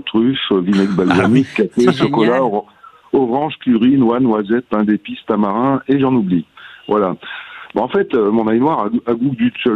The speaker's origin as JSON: {"language": "French", "town": "Billom", "region": "Auvergne-Rhône-Alpes", "country": "France", "said": "moi, je suis de Billon. Hein. Billon, on a planté de l'ail ici au 11e siècle."}